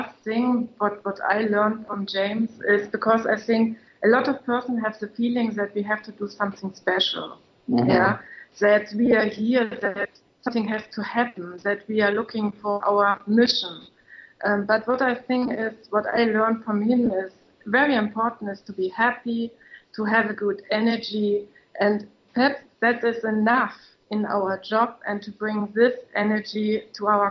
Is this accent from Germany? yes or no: yes; Germany; I'm coming from Germany.